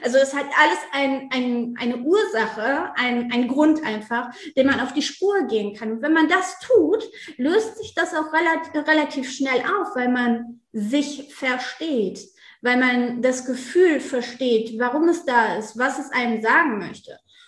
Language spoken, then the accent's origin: German; North Rhine-Westphalia, Germany